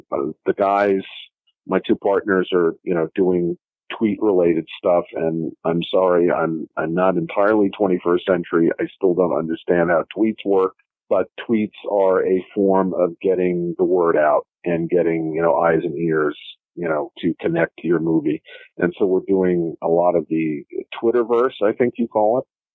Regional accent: New York City, New York, United States; I mean, I grew up in New York City. I didn't have any access to drive-ins, but I had access to 42nd Street

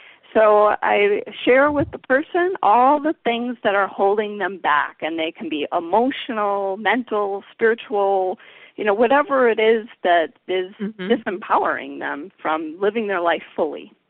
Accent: Wisconsin, United States; born there; Well, I was born in Wisconsin. So in the great Midwest here, but love being up north and with the changing seasons, and just love the woods.

